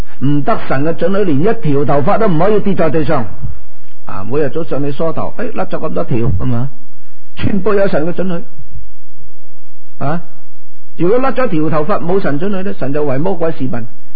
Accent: Guangdong, China; 喺我哋乡下啊，我哋系四邑人嘅，四邑人。台山同恩平啊

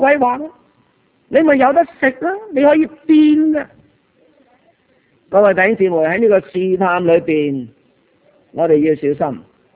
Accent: Guangdong, China; 所谓我们广东人说做嘢呢就叫搵食嘛，我们的职业叫搵食嘛

